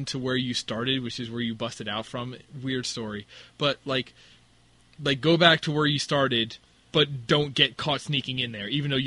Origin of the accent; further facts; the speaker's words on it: Canada; actually, I'm Canadian.